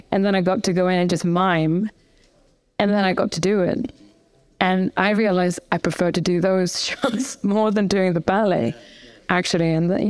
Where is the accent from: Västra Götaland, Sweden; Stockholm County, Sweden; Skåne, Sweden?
Västra Götaland, Sweden; Gothenburg; born or raised there